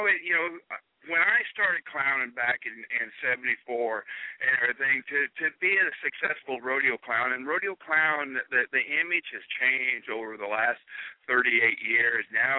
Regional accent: Oakdale, California, United States; I grew up in Oakdale, California, the cowboy capital of the world

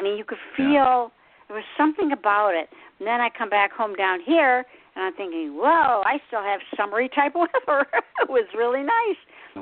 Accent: Michigan, United States; I came from Michigan originally. And I always say it's the land of ice and snow. And I would never go back. I did go back 2 years ago.

